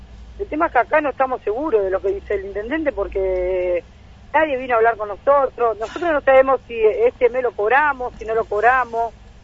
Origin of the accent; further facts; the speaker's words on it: Tolosa, Buenos Aires Province, Argentina; Trabajamos 500, más o menos 500 personas, somos de Tolosa.